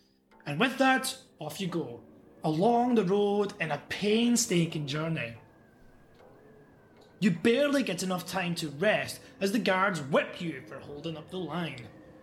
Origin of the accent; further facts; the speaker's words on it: Scotland, United Kingdom; Now, I'm from Scotland, so you could imagine this is pretty much worse than torture for me.